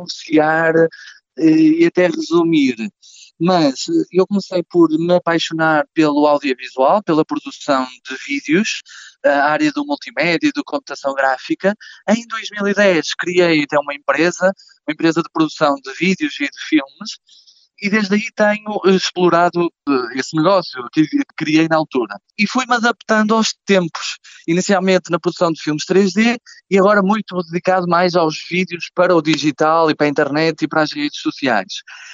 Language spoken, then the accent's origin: Portuguese; Barcelos, Norte, Portugal; born there; now in Vila Nova de Gaia, Portugal; estou no centro histórico de Barcelos. Por isso, minha intenção é ter esta ligação à freguesia onde nasci.